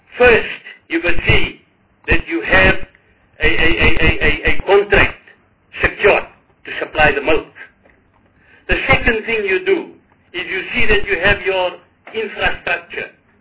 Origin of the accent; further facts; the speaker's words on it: Vrede, Free State, South Africa; are providing bulls in my hometown of Vrede.